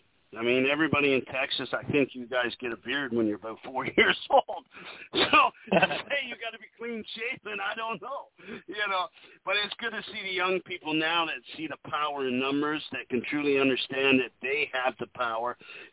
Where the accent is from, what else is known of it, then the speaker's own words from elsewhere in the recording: Canada; I'm a Canadian. I'm on the outside looking in.